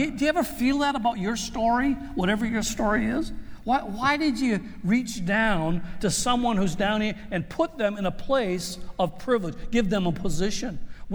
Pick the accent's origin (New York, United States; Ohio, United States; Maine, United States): Maine, United States; Gardiner; I come from Gardner, Maine. Has anybody ever heard of Gardner, Maine? No one has. 5,000 people, nowhere, nothing's happening there.